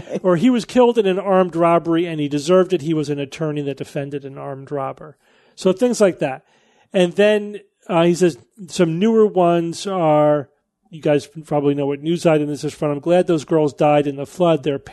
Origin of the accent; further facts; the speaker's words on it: the South, United States; I grew up in the Bible Belt and went to a Catholic school